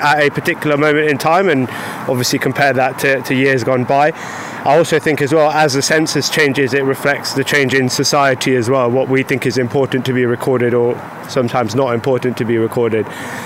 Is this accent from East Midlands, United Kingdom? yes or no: yes; Leicester, East Midlands, United Kingdom; born and bred in Leicester, and I completed the census last week.